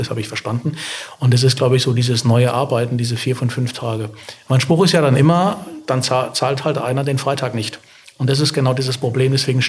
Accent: Frankfurt, Hesse, Germany; Aber gut, ich bin ja aus Frankfurt

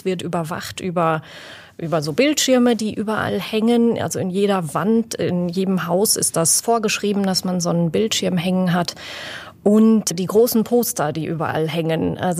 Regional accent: Hagen, North Rhine-Westphalia, Germany; born there; also born or lived in Switzerland / Bavaria / Potsdam; now in Dresden, Germany; Gebürtig aus Nordrhein-Westfalen, aus Hagen, und ich war dann in ganz, ganz vielen Städten unterwegs. Also mich hat es auch mal in die Schweiz verschlagen, zwischenzeitlich nach Bayern, nach Potsdam und jetzt eben ins schöne Dresden.

